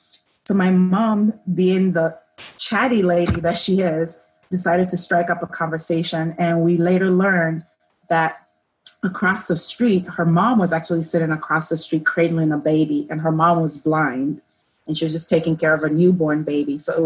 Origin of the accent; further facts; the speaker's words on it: Ghana; So I'm originally from Ghana, which is in West Africa.